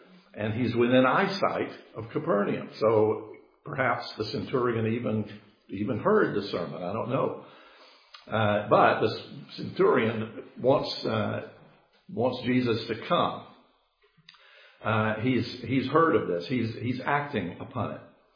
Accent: Macon, Georgia, United States; Some of you know I grew up in Macon, Georgia, but a little dirt street.

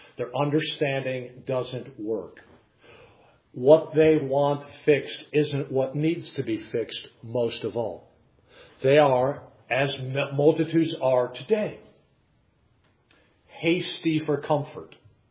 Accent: Cleveland, Ohio, United States; I grew up in Cleveland. And we have in Cleveland a terminal tower.

